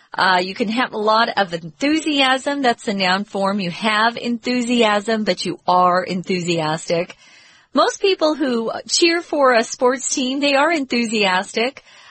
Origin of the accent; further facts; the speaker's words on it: United States; Now, it's hard for me to say football because I'm an American and we call it soccer.